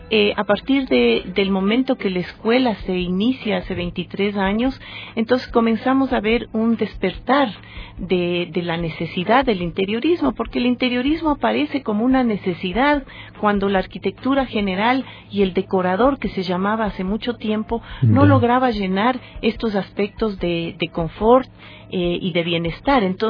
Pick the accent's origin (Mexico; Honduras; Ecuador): Ecuador; also born or lived in United States; regresé a ejercer en mi país, Ecuador